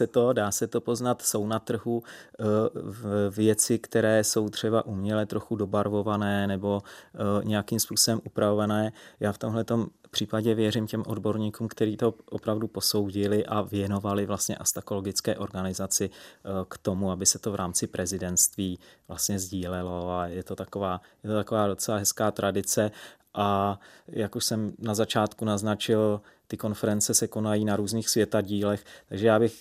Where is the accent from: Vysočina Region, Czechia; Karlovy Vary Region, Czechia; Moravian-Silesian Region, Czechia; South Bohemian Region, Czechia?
Vysočina Region, Czechia; pocházím právě z Vysočiny, z Pacovska, Mladovožická a zde jsou i dodnes nádherné lokality s rakem říčním